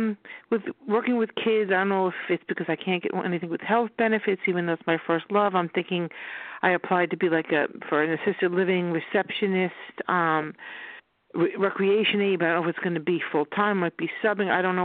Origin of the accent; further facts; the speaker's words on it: Long Island, New York, United States; Long Island?